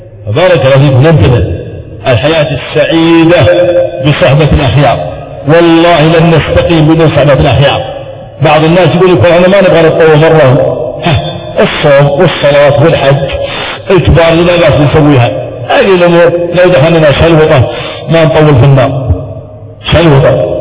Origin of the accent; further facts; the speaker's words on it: Riyadh, Riyadh Province, Saudi Arabia; وجدوا عندنا في الرياض 40% من الزوجات تنتهي بالطلاق